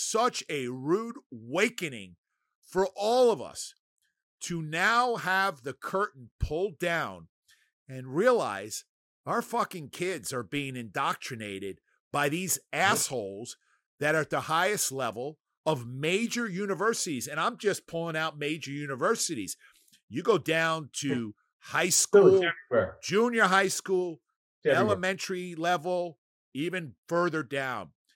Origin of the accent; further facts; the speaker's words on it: New York, United States; Now, listen, I grew up in New York.